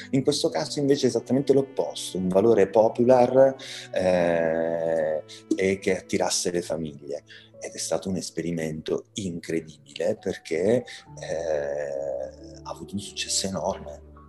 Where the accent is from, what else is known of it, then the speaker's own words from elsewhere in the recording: Switzerland; io sono nato in Svizzera